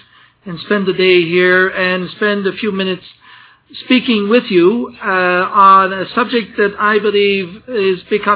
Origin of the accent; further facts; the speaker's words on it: Quebec, Canada; accent: Quebecois; first language fr; English is a second language; I'm going to speak mostly, essentially, in a North American English, which is not my mother tongue. My mother tongue is Quebecois, or as some of my less friendlier friends from France would say, 18th century French.